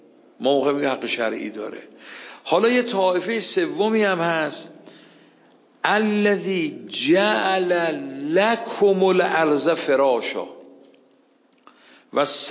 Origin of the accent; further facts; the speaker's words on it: Iran; born there; ولو من در ایران به دنیا اومدم